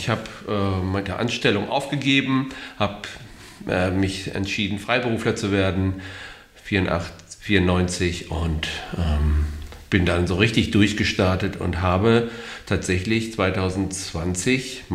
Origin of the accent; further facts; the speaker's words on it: Bremen, Germany; born there; ich bin in Bremen geboren, so wie der Goofy auch.